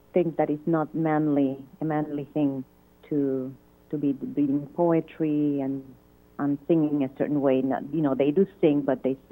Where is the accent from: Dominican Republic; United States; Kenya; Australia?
Dominican Republic; moved away; let's say I'm from, you know, from the islands, I'm from the Dominican Republic, I was born.